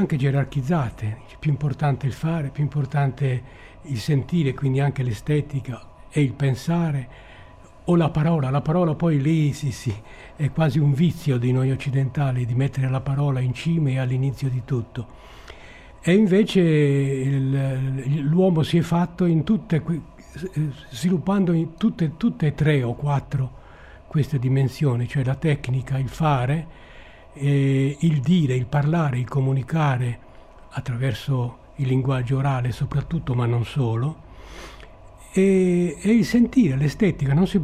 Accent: Guasila, Sardinia, Italy; forse molto il mio paese, però non precisamente il mio paese, Guasila

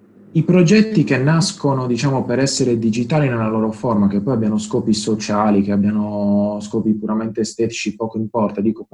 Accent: Cagliari, Sardinia, Italy; Io sono di Cagliari.

